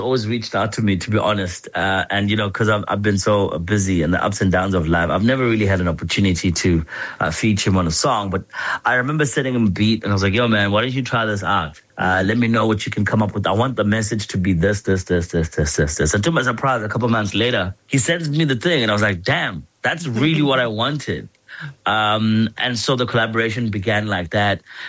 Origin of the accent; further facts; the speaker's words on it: Mandeni, KwaZulu-Natal, South Africa; I'm from Mandeni originally, which are the farmlands.